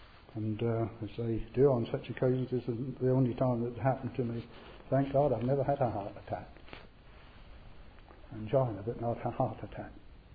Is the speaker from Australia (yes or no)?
no; East of England, United Kingdom; little village, in the beautiful countryside of Suffolk. I am a Suffolker, born and bred in Suffolk.